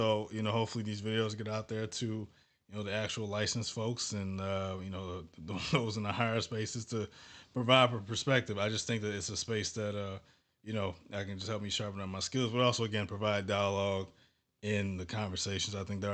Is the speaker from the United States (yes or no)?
yes; St. Louis, Missouri, United States; I'm from St. Louis, 30 years old.